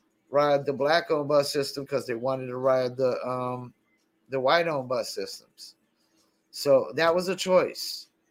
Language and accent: English; North Carolina, United States; because I'm from North Carolina